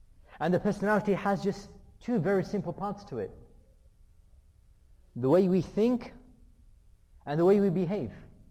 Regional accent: United Kingdom; But when I was younger, and at school, and growing up in the United Kingdom, once I was asked the question, why are you Muslim? And I said, because I believe in Islam.

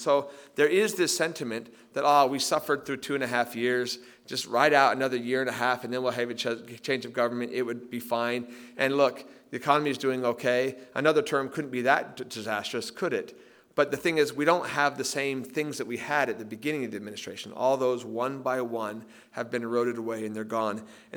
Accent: Arizona, United States; John McCain from my home state of Arizona, who has since passed on.

